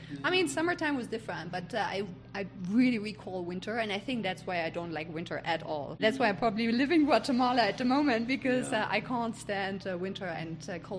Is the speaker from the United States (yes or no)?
no; East Germany, Germany; my passport is German. I was growing up in Eastern Germany. I was born in 1982, so a couple of years before the reunification started. And I have lived in the communist part of Germany enough to see how it affected my family.